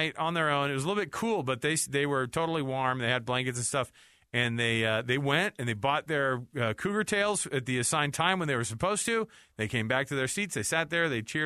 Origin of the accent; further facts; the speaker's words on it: Utah, United States; I think if we fly to New York, we get arrested because we're from Utah.